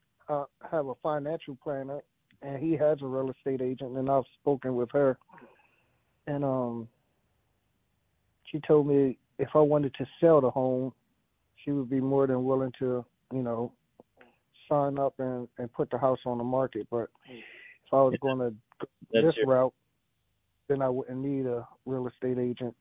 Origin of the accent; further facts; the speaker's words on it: Virginia, United States; Well, I'm actually from King and Queen County. My wife is from New Kent County.